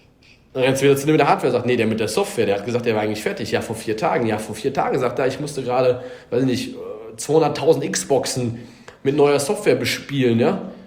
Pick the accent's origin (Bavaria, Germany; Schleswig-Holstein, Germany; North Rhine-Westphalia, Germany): North Rhine-Westphalia, Germany; also born or lived in United States; Ich bin gebürtiger Ostwestfale. Also ich bin irgendwie hier aufgewachsen. Irgendwann mal mit 15 erstmal in die USA gegangen.